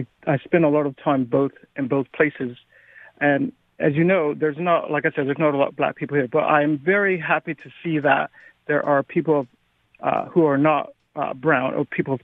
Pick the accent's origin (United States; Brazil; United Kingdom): United Kingdom; England; I'm actually from England. And I'm actually half American and half British. And I spend a lot of time in both places.